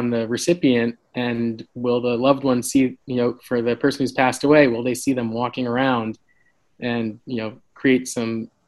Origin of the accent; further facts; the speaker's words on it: New Jersey, United States; I came from an engineering background growing up in New Jersey.